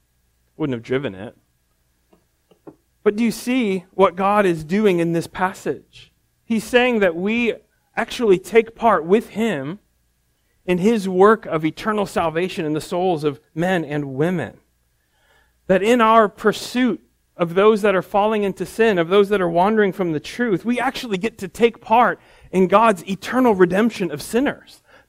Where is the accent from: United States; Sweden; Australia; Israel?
United States; Now, this surprises me as an American